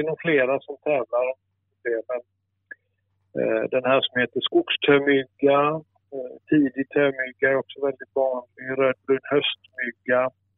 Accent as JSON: {"language": "Swedish", "region": "Skåne", "country": "Sweden", "tie": "born or raised there", "said": "Jag är uppvuxen i Skåne, på Österlen."}